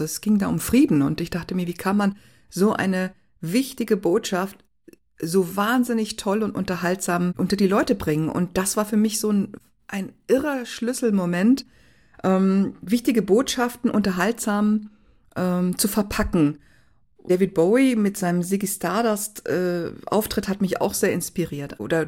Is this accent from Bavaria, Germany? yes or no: yes; Munich, Bavaria, Germany; in München, in meiner Heimatstadt